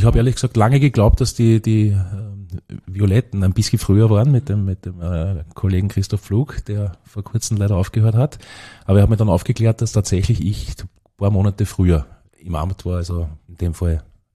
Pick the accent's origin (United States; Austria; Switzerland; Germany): Austria; Wels, Upper Austria; Gebürtig in Wels aufgewachsen und in die Schule gegangen, auch in Wels und in Gunskirchen, einer kleinen Marktgemeinde daneben.